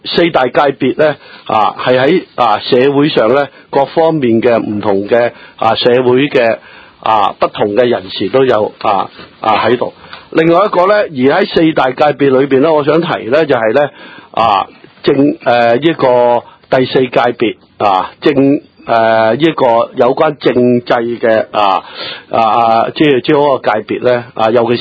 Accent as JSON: {"language": "Cantonese", "country": "Hong Kong", "said": "按照基本法去依法去选这个特首呢先是我们香港人呢能够达至呢是一个普选特首的 目标"}